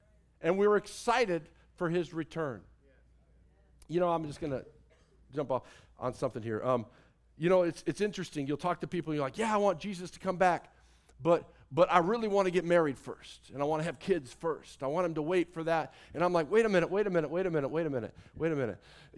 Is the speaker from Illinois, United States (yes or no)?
yes; Mount Vernon, Illinois, United States; You know, place I grew up, Mount Vernon, small little community.